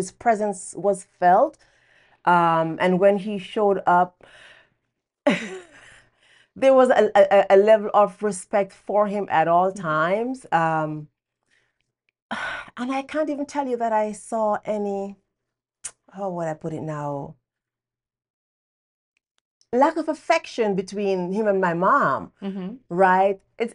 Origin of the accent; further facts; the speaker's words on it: Jamaica; moved away as an adult; I grew up in Jamaica. I came here actually when I was 28 years old. And so my younger years spent there, school.